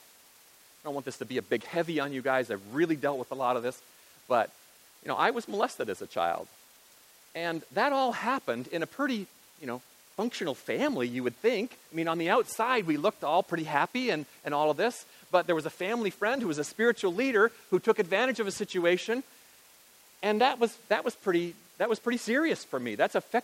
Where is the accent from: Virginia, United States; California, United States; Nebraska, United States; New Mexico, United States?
Nebraska, United States; We were a very, very poor family growing up in Nebraska.